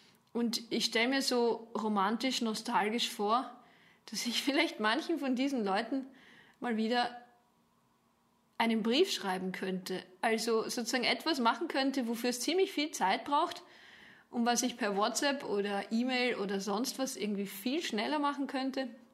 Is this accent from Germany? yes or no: no; Austria; ich bin in Österreich aufgewachsen und meine Eltern lassen sich durchaus auch noch als Nachkriegsgeneration rechnen.